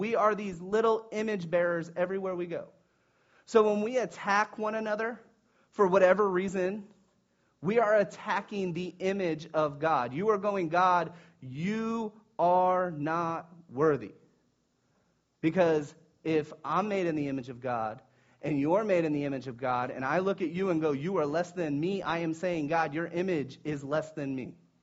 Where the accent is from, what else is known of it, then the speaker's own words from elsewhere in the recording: Sanford, Florida, United States; I was ashamed that I was from Sanford